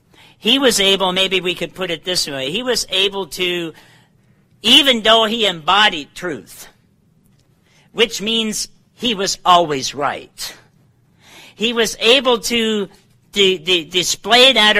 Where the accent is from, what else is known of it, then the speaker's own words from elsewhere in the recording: Ohio, United States; I'm not from Missouri, but I am from Ohio, right?